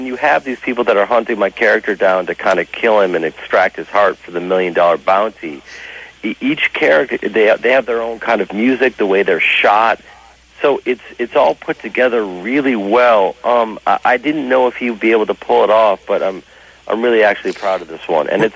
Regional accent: Chicago, Illinois, United States; I, you know, growing up in Chicago and doing Second City and stuff, like, you know, it was our goal always to do SNL

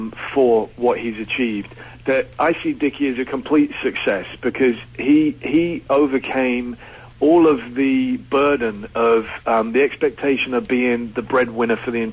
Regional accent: England, United Kingdom; growing up in England

